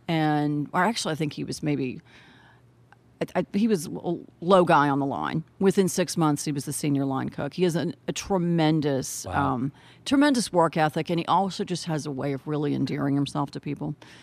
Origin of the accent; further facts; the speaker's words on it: Metairie, Louisiana, United States; Yes, I'm from New Orleans. I actually grew up just on the other side of the 17th Street Canal in Old Metairie.